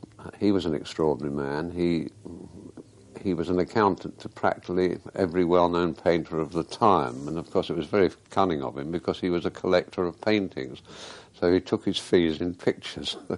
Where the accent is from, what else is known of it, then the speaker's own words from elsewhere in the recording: London, United Kingdom; born there; I was born in London.